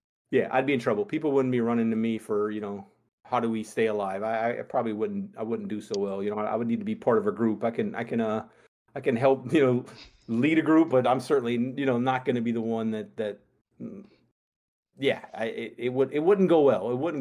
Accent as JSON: {"language": "English", "region": "Louisiana", "country": "United States", "tie": "born or raised there", "said": "Pretty much, like I said, you know, just born and raised in South Louisiana."}